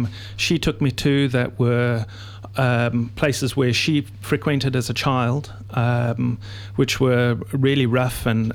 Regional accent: South Africa; Well, I'm South African, so...

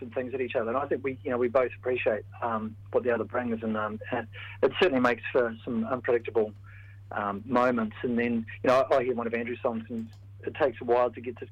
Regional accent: Dunedin, Otago, New Zealand; Andrew grew up in Auckland, I grew up in Dunedin.

